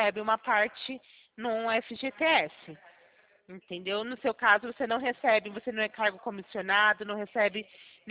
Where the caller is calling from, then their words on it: São Carlos, São Paulo, Brazil; Eu estou localizada no interior de São Paulo, na cidade de São Carlos.